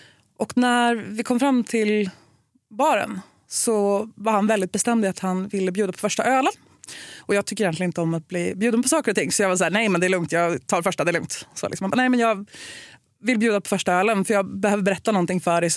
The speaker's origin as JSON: {"language": "Swedish", "region": "Värmland", "country": "Sweden", "also_born_or_lived": "Norway"}